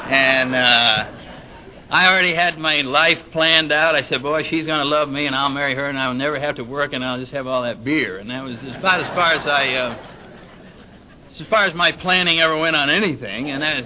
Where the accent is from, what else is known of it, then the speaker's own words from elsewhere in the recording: Connecticut, United States; And I got mine in New England. I'm from Connecticut. I'm a Connecticut Yankee, or whatever you call it, and I'm very grateful to be here.